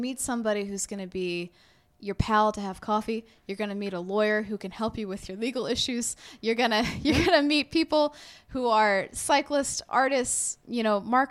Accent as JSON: {"language": "English", "region": "Massachusetts", "country": "United States", "said": "before I came to Trenton, I didn't have any preconceived notions about it because I was from Massachusetts."}